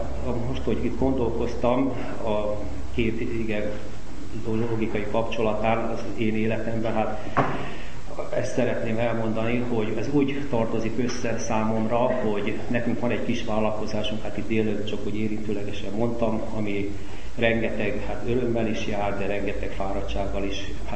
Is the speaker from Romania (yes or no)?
no; Szeged, Csongrád-Csanád, Hungary; én Szegeden születtem, szüleimmel, két testvéremmel ott éltünk egészen addig, amíg leérettségiztem. Hát az édesanyám az katolikus hitű volt, vagy hát most is élnék, az édesapám pedig református, engem katolikusnak kereszteltek.